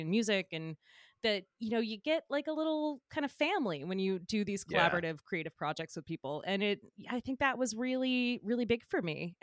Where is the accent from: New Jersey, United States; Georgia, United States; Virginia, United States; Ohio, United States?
Georgia, United States; Well, I'm from outside of Atlan